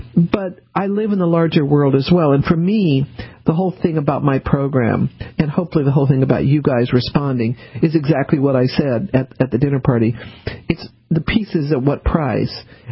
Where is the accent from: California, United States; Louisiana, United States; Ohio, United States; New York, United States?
Louisiana, United States; New Orleans; born there